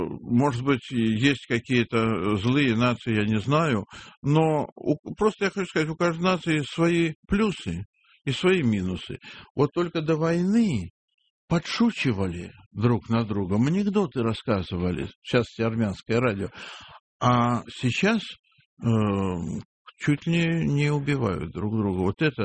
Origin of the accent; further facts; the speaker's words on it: Saint Petersburg, Russia; Нет, я ленинградец.